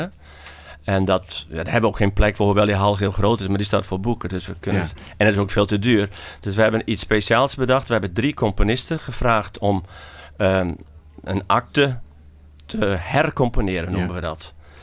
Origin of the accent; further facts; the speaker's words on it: Tzummarum, Friesland, Netherlands; born there; now in Haarlem, Netherlands; Ik ben geboren in Tjumarum, hier dichtbij eigenlijk.